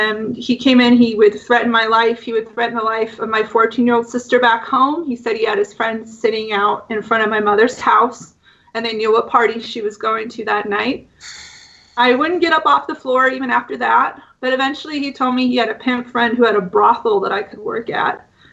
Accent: California, United States; I was living in my hometown where I'm back at now, and this is in a county called Humboldt County.

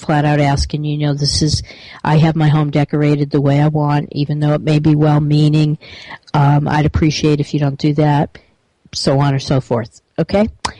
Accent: Massachusetts, United States; I am from Massachusetts originally and very familiar with Cape Cod.

